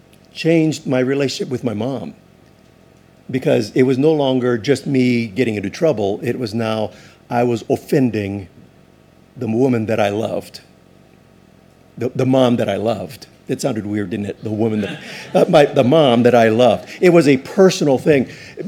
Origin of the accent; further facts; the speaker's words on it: Hawaii, United States; one of the great joys of living in Hawaii is growing up in Hawaii is you can always, within 20 minutes, 15, 20 minutes of driving, you could be at the beach